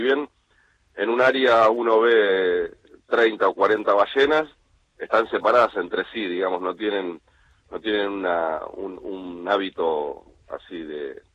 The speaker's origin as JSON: {"language": "Spanish", "town": "San Fernando", "region": "Buenos Aires Province", "country": "Argentina", "tie": "born there", "moved": "as an adult", "said": "Mira, yo soy nacido en San Fernando, en Buenos Aires, y a los 19, 20 años conocí este lugar por venir de vacaciones, y me enamoré"}